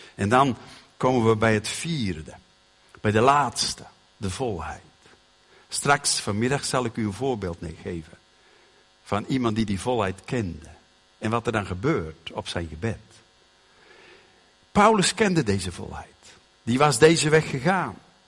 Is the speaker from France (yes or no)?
no; Genk, Flanders, Belgium; Ik kwam van Genk, was 23 jaar.